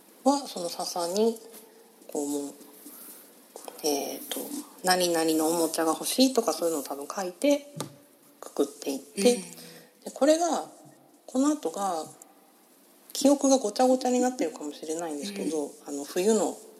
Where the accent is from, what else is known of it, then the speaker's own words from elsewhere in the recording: Hiroshima, Japan; はい、広島県広島市。